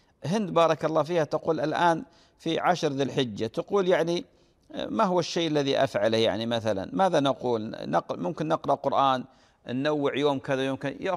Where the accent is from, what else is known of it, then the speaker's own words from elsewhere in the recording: Saudi Arabia; طبعا أنا من السعودية